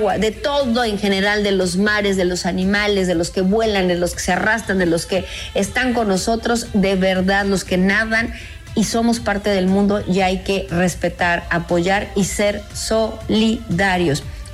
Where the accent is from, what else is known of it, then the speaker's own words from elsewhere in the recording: Mexico; Así somos los mexicanos